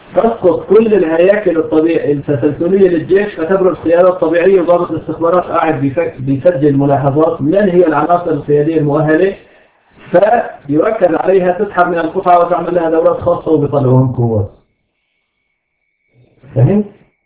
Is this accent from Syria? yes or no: yes; Syria; والحمد لله حتى عندنا في بلاد الشام كل الطبقه الاولى قتلت